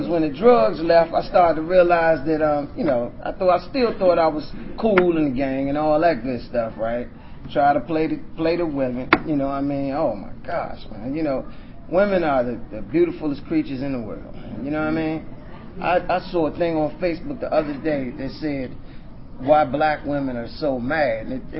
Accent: Washington, District of Columbia, United States; I want to just say that I was born and raised in Washington, D.C.

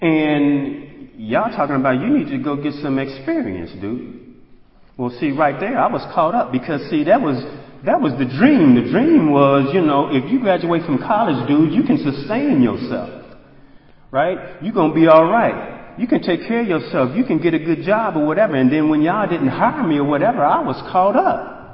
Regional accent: Indianapolis, Indiana, United States; also born or lived in Chicago; now in Atlanta, United States; I moved down to Atlanta. I grew up in Indianapolis, Indiana, born and raised in Chi-Town. Right? I grew up in Indianapolis.

